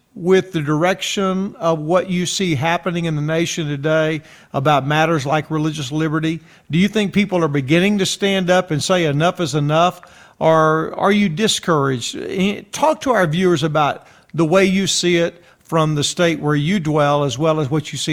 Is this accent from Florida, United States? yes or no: no; Texas, United States; I am a Texan by birth and was raised there in high school, all the way to high school, college, and then postgraduate work.